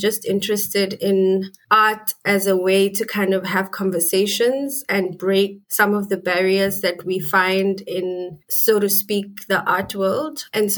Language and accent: English; Bloemfontein, Free State, South Africa; I was born and bred in Bloemfontein in South Africa.